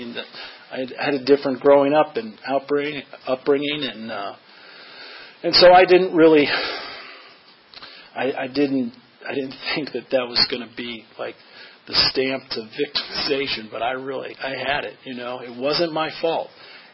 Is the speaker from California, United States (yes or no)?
no; Denver, Colorado, United States; So I want to tell you that I grew up in Denver, Colorado, and I was raised in a somewhat, I don't know, I guess you would call it a broken home.